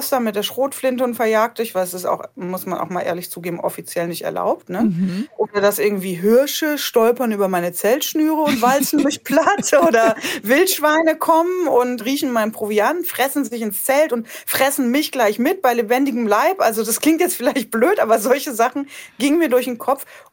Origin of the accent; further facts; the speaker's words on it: Rhineland, Germany; ich komme aus der Eifel, aus dem Rheinland.